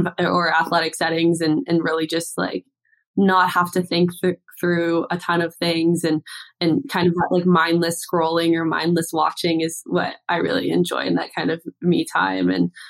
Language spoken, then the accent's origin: English; Canada; So I feel like as a Canadian, it's almost like as soon as you start walking, you strap skates on your feet.